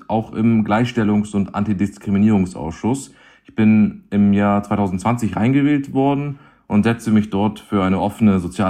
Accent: Hamburg, Germany; born there; bin in Hamburg geboren

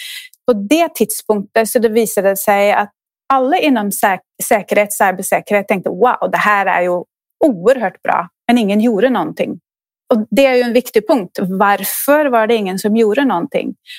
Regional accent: Norway; Swedish is a second language; now in Sweden; Först så kan jag börja med att jag är ju norsk. Jag tror att man hör det lite på sättet jag pratar. Men jag bor här i Sverige och har bott här i många år.

